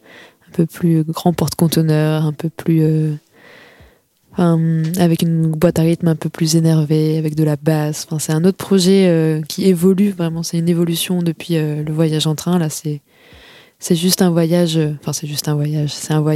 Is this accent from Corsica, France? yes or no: no; Cherbourg, Normandy, France; Moi, je suis un peu plus ville portuaire que grande ville américaine, comme je viens de Cherbourg.